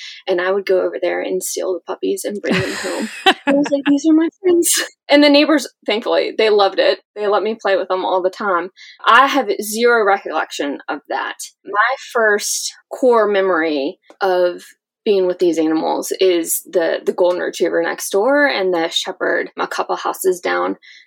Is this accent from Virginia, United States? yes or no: yes; Virginia, United States; I grew up right outside of Richmond in a small little town